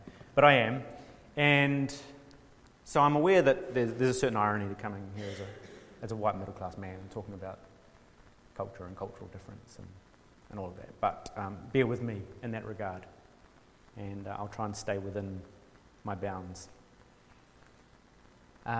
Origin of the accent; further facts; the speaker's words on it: Hawke's Bay, New Zealand; So I grew up in Hawke's Bay for most of my younger life, watching baptisms on the bank of the Tukituki River.